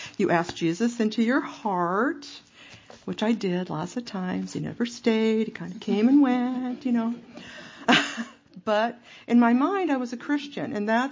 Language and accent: English; New York, United States; moved away as an adult; now in Oregon, United States; Well, I am an Oregonian now, but I grew up in Western New York State. I moved out here in 1974.